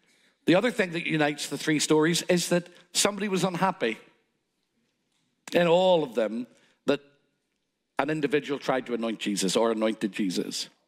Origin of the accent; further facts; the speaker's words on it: Ireland; now in London, United Kingdom; let me tell you loud and clear as an Irishman can be in London